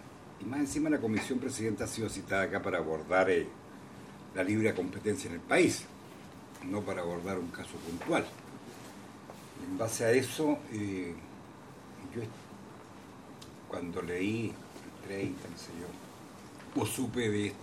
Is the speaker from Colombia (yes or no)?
no; Chile; me llama la atención al grado de descomposición que hemos llegado como sociedad chilena